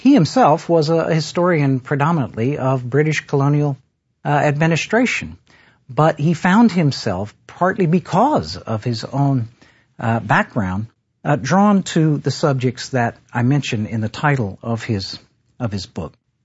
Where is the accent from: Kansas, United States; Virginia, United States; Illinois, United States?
Virginia, United States; because I grew up in Northern Virginia, and I'm quite fond of the Washington football team.